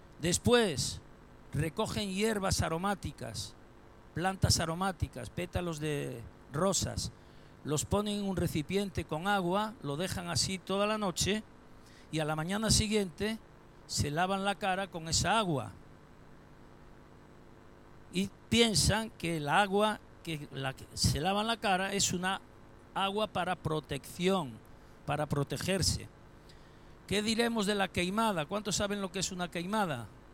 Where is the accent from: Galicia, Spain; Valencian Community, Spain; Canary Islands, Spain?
Galicia, Spain; Mire, aquí en Galicia, yo como buen gallego se lo voy a explicar